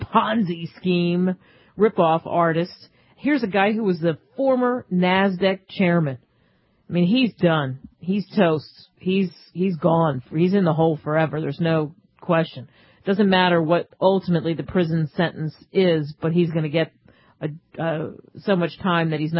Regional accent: Northeast, United States; it's because I grew up in the Northeast and I spent time commuting.

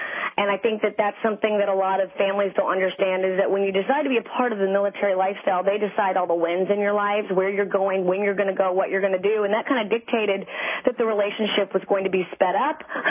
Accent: Southern US, United States; I'm from the South, so as much sugar and sweetness that I can put in.

